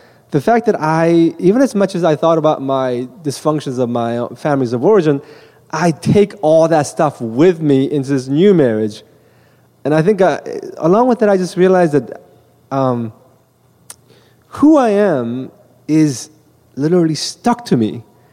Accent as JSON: {"language": "English", "region": "East Coast", "country": "United States", "tie": "born or raised there", "lives_now": "Los Angeles, United States", "said": "I'm from East Coast, I grew up there"}